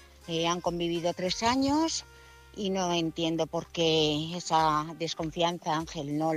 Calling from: Madrid, Community of Madrid, Spain; de Madrid.

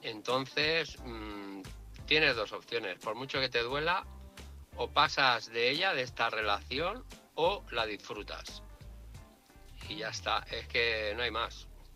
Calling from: Barcelona, Catalonia, Spain; de Barcelona.

